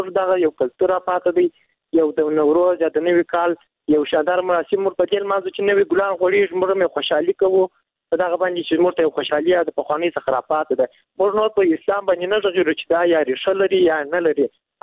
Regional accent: Kandahar, Afghanistan; له کندهار ولایت څخه یو تن محصول یم.

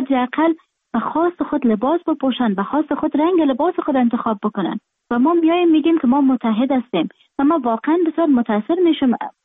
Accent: Afghanistan; صادقانه برتون بگویم من در خارج هستم، خارج از افغانستان هستم

